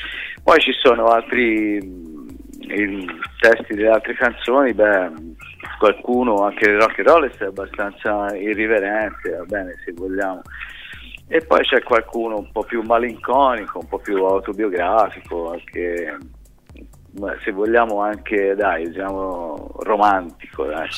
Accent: Livorno, Tuscany, Italy; della mia città, dove sono nato e cresciuto, a Livorno

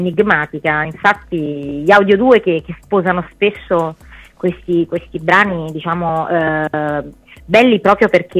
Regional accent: Naples, Campania, Italy; questo substrato passionale che deriva un po' dalla mia terra, perché sono napoletana

